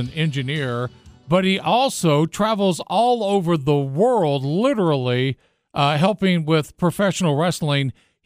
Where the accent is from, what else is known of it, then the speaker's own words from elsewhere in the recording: Memphis, Tennessee, United States; I grew up in Memphis, Tennessee, where studio wrestling was the thing to do on Saturday morning.